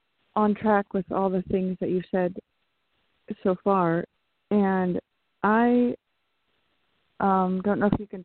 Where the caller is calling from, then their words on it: California, United States; from California.